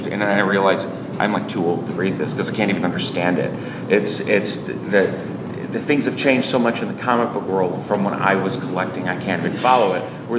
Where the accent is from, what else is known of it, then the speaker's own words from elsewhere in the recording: St. Louis, Missouri, United States; also born or lived in Los Angeles; I'm from St. Louis, but I lived in Los Angeles.